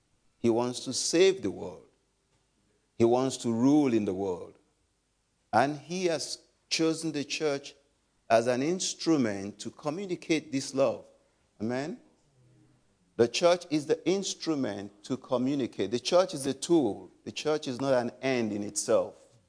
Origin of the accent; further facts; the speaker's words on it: Nigeria; moved away as an adult; also born or lived in Egypt; now in Minden, Germany; I'm originally from Nigeria. I used to be a missionary in Egypt. I worked there with my wife for about 9 years in Egypt. Then we moved to Germany about 11 years ago. We live in Minden.